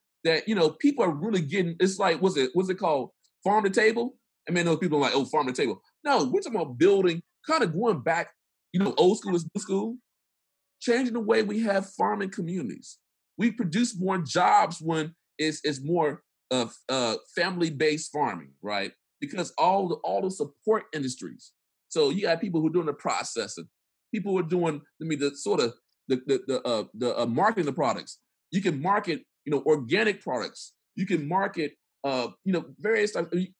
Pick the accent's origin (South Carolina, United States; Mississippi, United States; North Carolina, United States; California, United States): Mississippi, United States; I'm from Mississippi. Mississippi is an agricultural state, right?